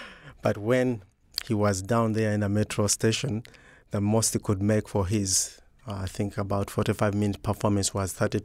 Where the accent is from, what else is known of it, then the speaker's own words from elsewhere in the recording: Uganda; When I was growing up in Uganda, AIDS was a big issue.